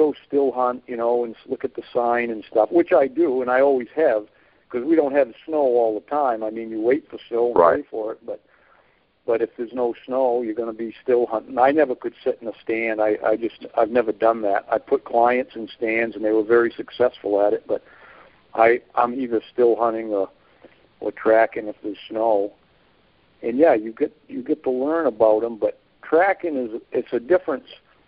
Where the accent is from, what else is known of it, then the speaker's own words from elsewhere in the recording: Maine, United States; I grew up right here in Maine, actually grew up in southern Maine, and I moved north 28 years ago.